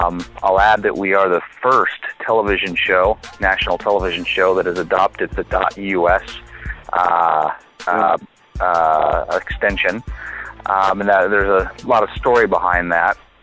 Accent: Los Angeles, California, United States; I'm from Los Angeles, California.

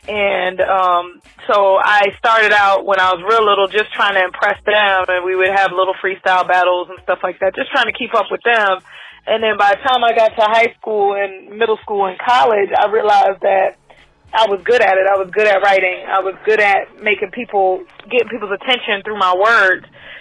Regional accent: Orange, New Jersey, United States; I'm from Orange, New Jersey. Shout out to Essex County, because I always say I'm from the county because I've lived pretty much everywhere in Essex County. So I'm from New Jersey

